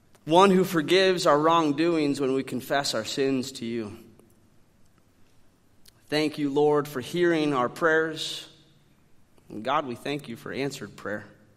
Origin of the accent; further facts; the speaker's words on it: Rock Rapids, Iowa, United States; I mowed multiple lawns throughout the summer growing up in Rock Rapids, Iowa.